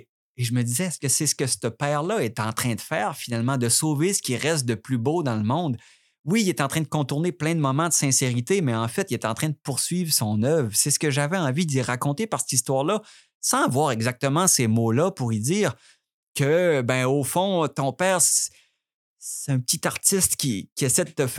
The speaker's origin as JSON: {"language": "French", "region": "Quebec", "country": "Canada", "said": "si la personne sait que je suis Québécois"}